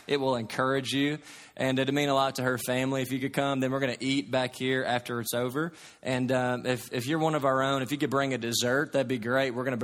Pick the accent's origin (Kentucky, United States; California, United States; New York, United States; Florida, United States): Kentucky, United States; You know, I grew up in Katy's, Kentucky, and I grew up just with a basketball in my hand.